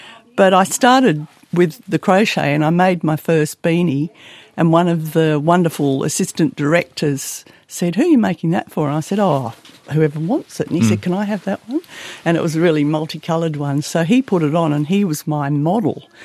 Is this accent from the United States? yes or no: no; Jersey; moved away; also born or lived in Fremantle, Australia; No, I'm from Jersey originally in the Channel Islands.